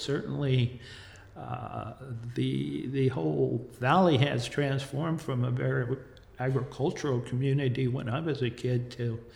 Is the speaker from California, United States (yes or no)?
yes; Oakville, California, United States; also born or lived in Napa; I was born in the town of Napa in 1945, so I grew up in Oakville. I went to grammar school, high school in St. Lena.